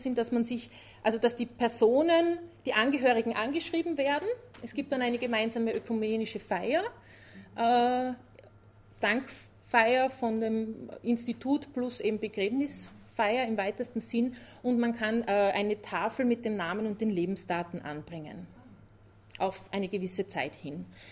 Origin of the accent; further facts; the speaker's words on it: Kumberg, Styria, Austria; in der Nähe, wo ich aufgewachsen bin. Ich bin Steirerin und in Kumberg gibt es eben auch einen Friedwald seit ein paar Jahren.